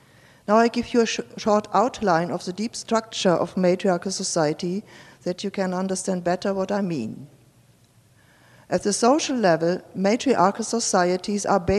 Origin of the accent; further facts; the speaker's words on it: Germany; English is a second language; You heard I'm from Germany, and so English is not my first language, and so I have to read my paper.